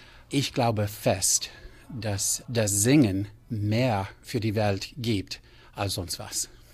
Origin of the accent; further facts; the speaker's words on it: Canada; now in Salt Lake City, United States; Ich komme aus Kanada, wohne jetzt in Salt Lake City.